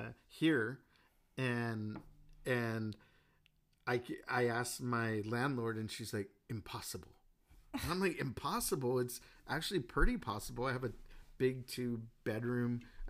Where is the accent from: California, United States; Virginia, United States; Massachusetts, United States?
California, United States; Los Angeles; I'm like I'm a dude from East LA, man. From Whittier area, and my dad's from East Los, my mom's from Wilmas, from Wilmington.